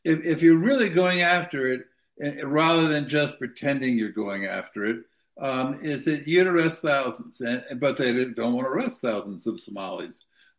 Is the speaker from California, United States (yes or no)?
no; New York City, New York, United States; I was born in New York City, brought up there for part of my life, and one of the things they have are these Hasidic communities in Brooklyn, Crown Heights